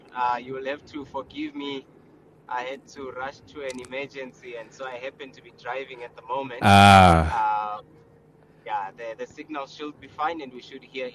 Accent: Johannesburg, Gauteng, South Africa; So I'm a Joburg boy. Born and raised in Jersey.

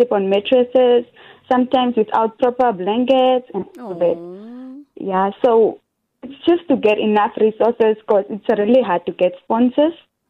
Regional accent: Havana, Cuba; I grew up myself in Havana and I witnessed a lot of kids suffer.

